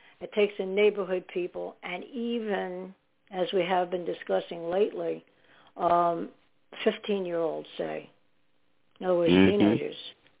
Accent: New York, United States; born there; And I'm from New Jersey right now. I was born in New York, but I live in New Jersey.

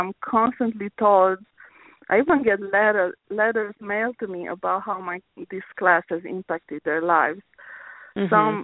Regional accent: Romania; now in United States; I'm originally from Romania, and within Romania, I lived in different cities, and I visited a lot of Europe, and then I moved here to the States.

